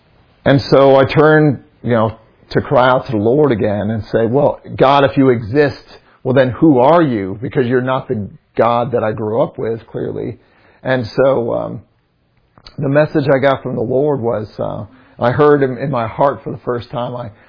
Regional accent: Illinois, United States; And so my background, I was raised near Chicago, and it was a little town.

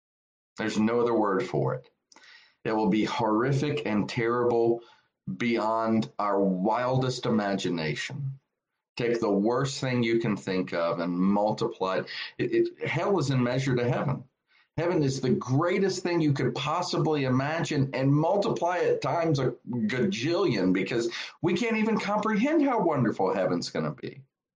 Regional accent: Woodruff, South Carolina, United States; Instead, I am joining you from Woodruff, South Carolina, Cashville, to be precise, in the house where I was raised.

